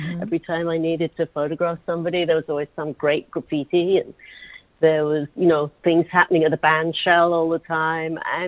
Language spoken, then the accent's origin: English; London, United Kingdom; now in New York City, United States; I'm from London, and I only arrived in New York City in 1983